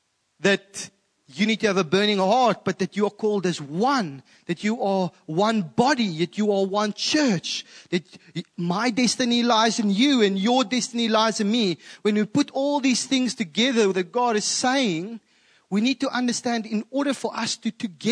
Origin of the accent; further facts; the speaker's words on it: South Africa; first language af; English is a second language; English, and I'm Afrikaans. And even though I speak English, My English doesn't always come across as English to her.